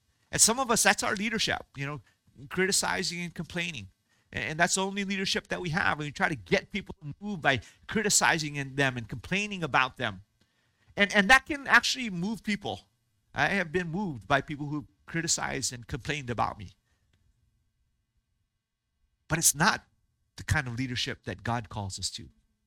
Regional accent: United States; I grew up in America, so I'm Chinese on the outside, American on the inside.

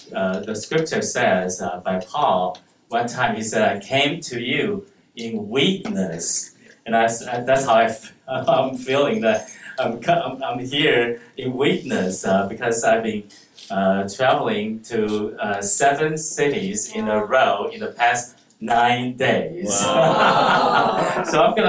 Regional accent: Taichung, Taiwan; now in United States; I'm from Taichung. I went to, of course, I flew from America. Spent some days with my mom in Taichung

